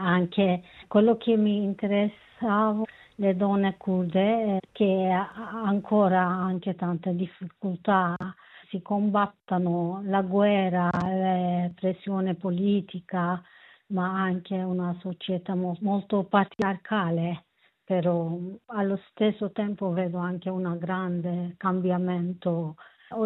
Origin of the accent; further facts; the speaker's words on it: Turkey; Italian is a second language; now in Italy; Prima di tutto io sono una donna, poi una giornalista curda. Io sono nata in Kurdistan, sono cresciuta lì. La mia vita, la mia esperienza è tutta andata in Kurdistan.